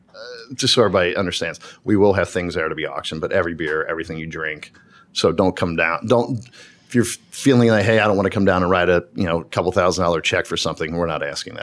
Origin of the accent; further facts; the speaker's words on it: Delhi, Ohio, United States; I grew up on the West Side. She said, I grew up in Delhi. I said, Delhi. I lived in Delhi. Where'd you live in Delhi? She said, huh? I said, I grew up on Alamore.